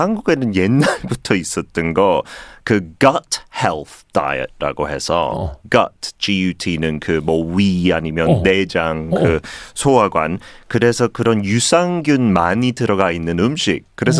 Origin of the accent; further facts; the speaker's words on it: United Kingdom; Korean is a second language; now in South Korea; 영국에서 왔을 때마다 그것만 기대했어요. 왜냐하면 영국에 없었어요. 제가 컸을 때.